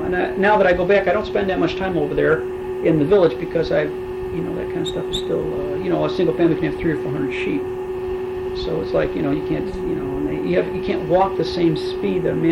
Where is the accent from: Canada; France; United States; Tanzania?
United States; Chicago, Illinois; I'm from Chicago